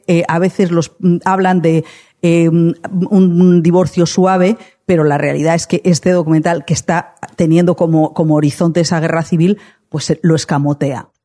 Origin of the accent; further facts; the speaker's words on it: Madrid, Community of Madrid, Spain; No soy de Burgos, soy de Madrid, pero yo me he bañado toda la vida